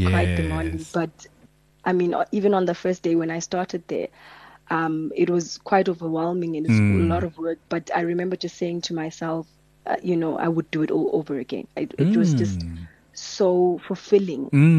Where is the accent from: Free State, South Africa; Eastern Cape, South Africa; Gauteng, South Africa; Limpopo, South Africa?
Gauteng, South Africa; Boksburg; also born or lived in Soweto; I lived there for a couple of years, and then when it was time for grade one, I moved to Boksburg.